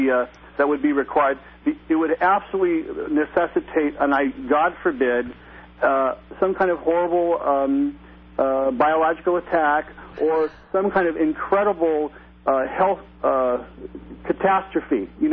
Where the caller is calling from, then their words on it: California, United States; I'm calling from the Delta.